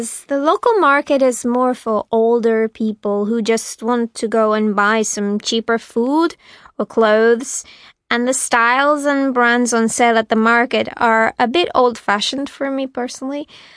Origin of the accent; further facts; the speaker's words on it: Romania; English is a second language; I'm from Romania, so I think we live in a pretty international house.